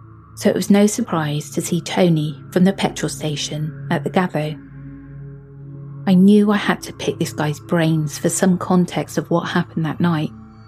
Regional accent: Australia; I'm from Australia, and I used to work at a 24/7 rural petrol station in a small town called Barham. It's on the Murray River

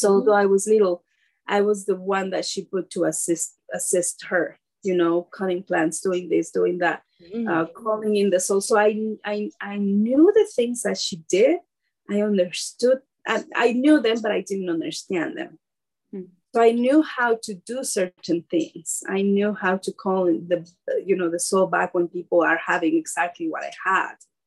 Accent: Mexico; English is a second language; also born or lived in United States; So all of that pushed me back into my roots. I came back to Mexico. I went back to my hometown.

